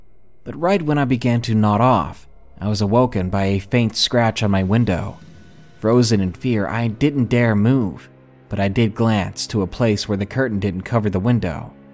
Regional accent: England, United Kingdom; I'm from England, and my US geography isn't great

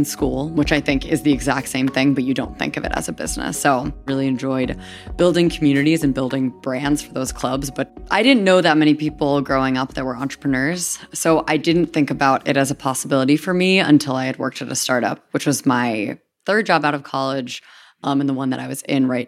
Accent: New Hampshire, United States; You know, growing up in New Hampshire, the only thing that I knew about canned fish was commodity, water-packed.

